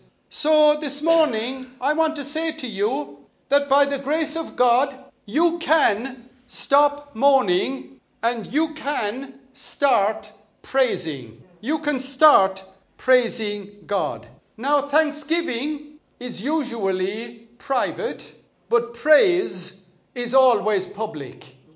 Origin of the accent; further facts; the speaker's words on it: Munster, Ireland; So I come from County Limerick.